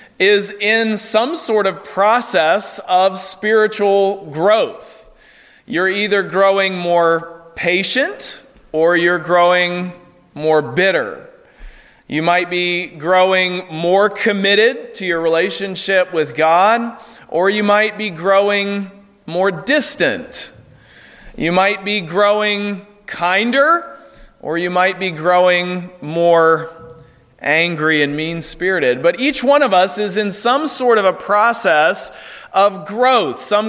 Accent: North Carolina, United States; I'm from North Carolina, which is a state in southern United States, and I don't really have an accent, but I grew up in an area where everybody talked like this

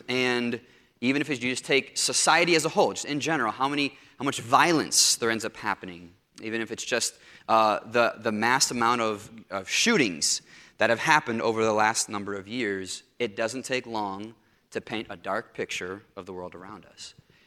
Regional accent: Indiana, United States; I don't know if you've seen a shooting star, but growing up in Northwest Indiana, right outside Chicago, there are not a lot of shooting stars.

